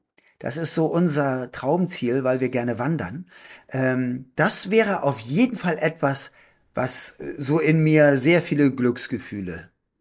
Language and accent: German; Hamburg, Germany; Und ich komme aus Hamburg, das heißt, wir kommen aus Westdeutschland sozusagen.